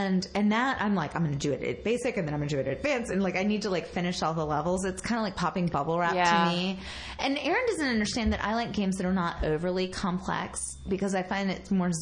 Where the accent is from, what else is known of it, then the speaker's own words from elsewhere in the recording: Deep South, United States; well, I've had to do some explaining to my family because I'm from the Deep South.